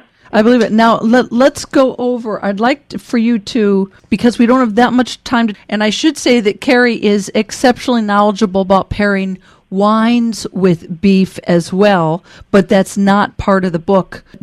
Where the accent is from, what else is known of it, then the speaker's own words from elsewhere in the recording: Cleveland, Ohio, United States; Okay, and I grew up in Cleveland, Ohio, pretty much.